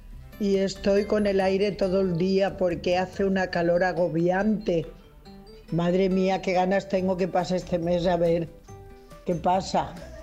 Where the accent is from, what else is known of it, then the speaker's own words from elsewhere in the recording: Gandia, Valencian Community, Spain; de Gandía.